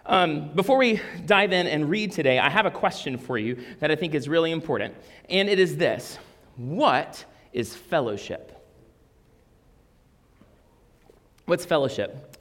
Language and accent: English; Deep South, United States; So I grew up in church culture, right? I grew up in Deep South, grew up in a very small Southern Baptist church.